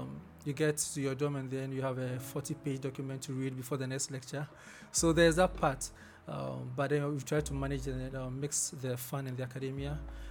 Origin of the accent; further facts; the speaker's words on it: Ghana; from Ghana.